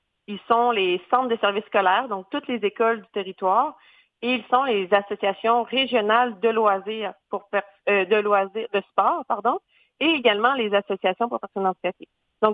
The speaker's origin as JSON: {"language": "French", "region": "Quebec", "country": "Canada", "lives_now": "Gaspésie, Canada", "said": "Moi, je suis régionaire du Bas-Saint-Laurent et c'est cet emploi qui m'a emmenée en Gaspésie."}